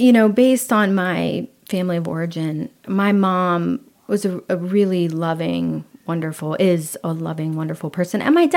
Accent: Ohio, United States; I grew up in Ohio, in a really small town, and I am number two of five.

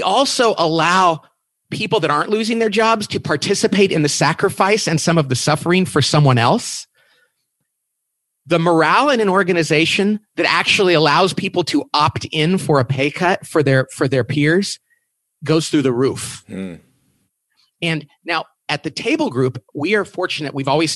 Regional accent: Bakersfield, California, United States; I'm from Bakersfield, California. We're actually literally in the desert outside of Bakersfield.

